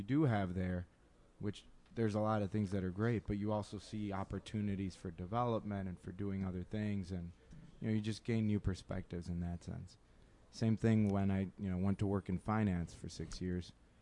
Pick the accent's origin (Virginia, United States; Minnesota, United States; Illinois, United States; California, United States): Illinois, United States; I was born and raised in Pilsen.